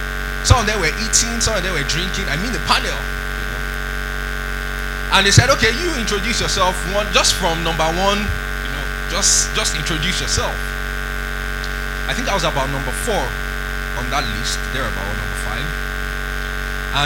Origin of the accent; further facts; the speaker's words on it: Kogi, Nigeria; And then I said, I'm from Kogi State.